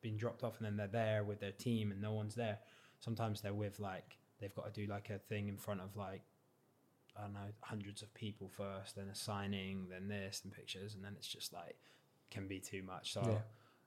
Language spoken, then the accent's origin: English; South West England, United Kingdom; And I'm from Cornwall, so going and seeing my family going down there is